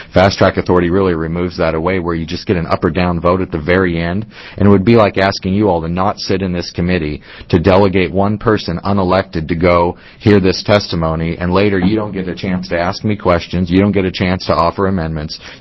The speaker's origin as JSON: {"language": "English", "town": "Coos Bay", "region": "Oregon", "country": "United States", "tie": "born or raised there", "said": "I grew up in Coos Bay."}